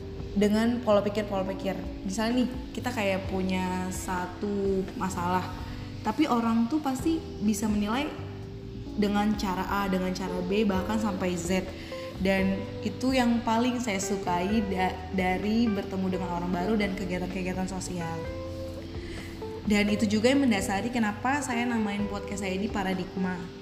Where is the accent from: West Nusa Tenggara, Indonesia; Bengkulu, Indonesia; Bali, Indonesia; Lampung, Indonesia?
Lampung, Indonesia; born there; Sebelumnya saya lahir di Lampung.